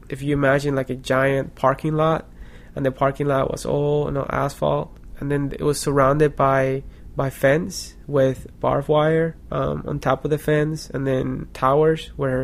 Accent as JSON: {"language": "English", "country": "Cuba", "second_language": "English", "said": "And I would tell them, \"Oh, I'm from Cuba, and Cuba, you know, we're still in Cuba. This is Cuba,\""}